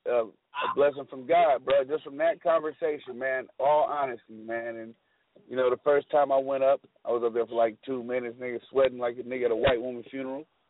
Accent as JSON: {"language": "English", "town": "Fairfield", "region": "California", "country": "United States", "tie": "born or raised there", "said": "Nah, I'm from Fairfield, bro. You know, I'm from Fairfield. So, you know, 707."}